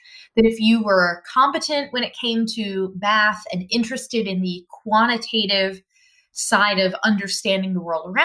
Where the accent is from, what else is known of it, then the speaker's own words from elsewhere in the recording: Florida, United States; I grew up in Central Florida, and you may have heard that Florida played a pretty key role in the election in 2000.